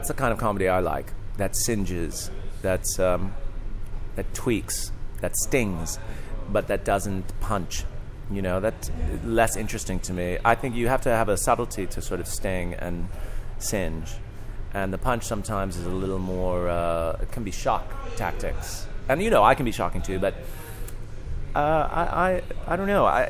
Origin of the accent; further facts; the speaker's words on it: United States; now in United Kingdom; No, I'm American, but I've been in the UK since 2000.